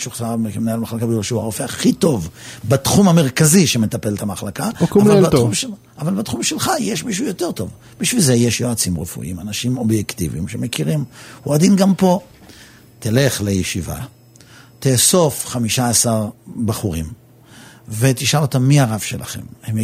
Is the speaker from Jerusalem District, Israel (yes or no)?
no; Netanya, Central District, Israel; נתניה אני מכיר כי את כף ידי, אני גדלתי שם.